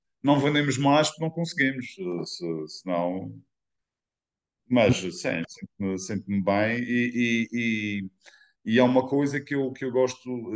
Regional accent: Madeira, Portugal; eu, como madeirense, fico um bocado cansado

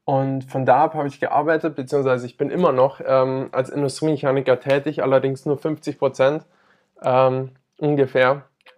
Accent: Friedrichshafen, Baden-Württemberg, Germany; Ich komme aus Friedrichshafen vom Bodensee, also ganz aus dem Süden Deutschlands. Und genau hier bin ich aufgewachsen

